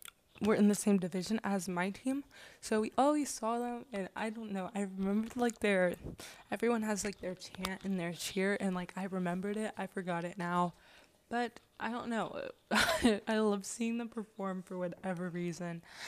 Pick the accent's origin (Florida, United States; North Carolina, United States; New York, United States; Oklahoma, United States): North Carolina, United States; I am actually from North Carolina, and I have family in South Carolina